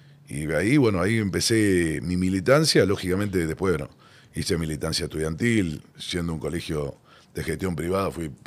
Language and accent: Spanish; Mataderos, Buenos Aires, Argentina; mi lugar donde nací, donde me crié, donde todavía tengo la mayoría de mis amigos, donde cada fin de semana, siempre los sábados voy y comparto. Sí, a ver, se dice Mataderos, nací en Mataderos, porque nací en Mataderos